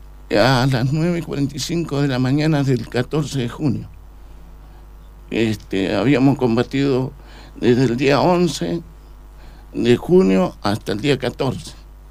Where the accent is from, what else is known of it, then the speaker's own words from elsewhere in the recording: Esquel, Chubut, Argentina; Bueno, yo soy oriundo de Esquel.